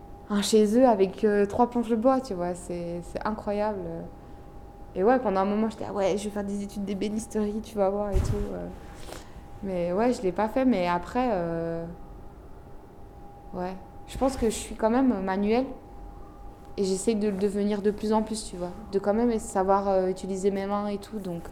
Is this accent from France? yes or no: no; Morocco; Oui, je suis humaine, oui, je suis marocaine.